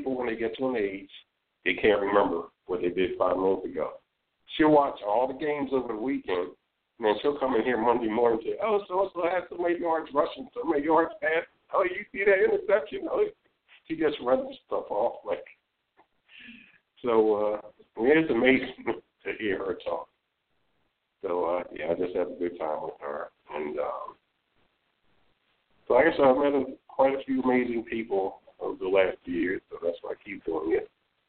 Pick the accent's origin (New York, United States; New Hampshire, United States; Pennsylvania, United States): Pennsylvania, United States; Philadelphia; I grew up in Philadelphia, so I went to, of course, the Liberty Bell. I went over to Valley Forge, you know, everything in the area.